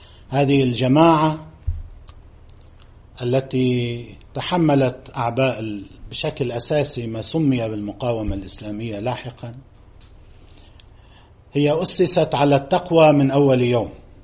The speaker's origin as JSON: {"language": "Arabic", "country": "Lebanon", "said": "نحن كلبنانيين موجودين بلبنان"}